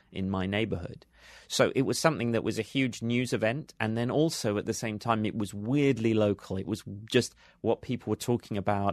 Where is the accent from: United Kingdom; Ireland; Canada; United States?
United Kingdom; London; I mean, I remember the experience as just a Londoner at that time.